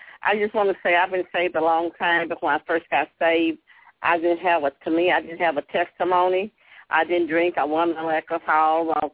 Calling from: Melbourne, Arkansas, United States; I'm calling from Melbourne, Arkansas.

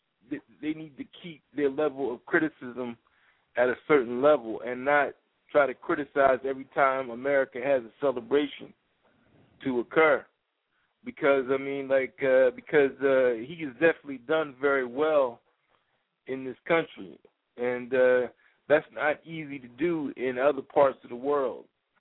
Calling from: Philadelphia, Pennsylvania, United States; I'm calling from Philadelphia.

